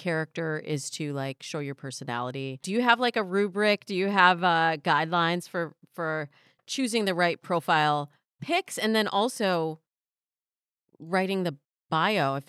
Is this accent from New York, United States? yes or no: no; Michigan, United States; now in Los Angeles, United States; No, I'm from Michigan.